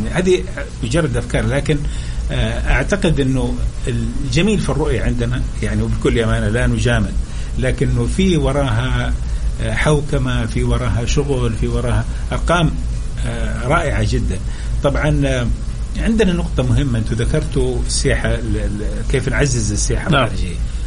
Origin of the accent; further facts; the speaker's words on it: Saudi Arabia; إحنا كسعوديين اللي نروح الرياض ونجي